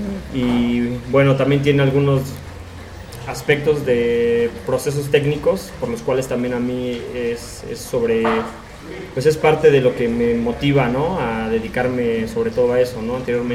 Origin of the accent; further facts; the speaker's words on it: Mexico City, Mexico; born there; now in Oaxaca, Mexico; Bueno, nací en el Distrito Federal. Actualmente vivo aquí en Oaxaca, en la Sierra Oaxaqueña, bueno, en la Sierra Sur.